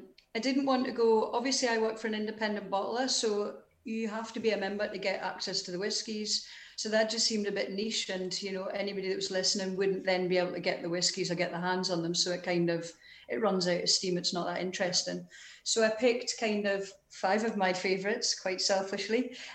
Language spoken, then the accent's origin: English; Newcastle, North East England, United Kingdom; born there; I was born in Newcastle.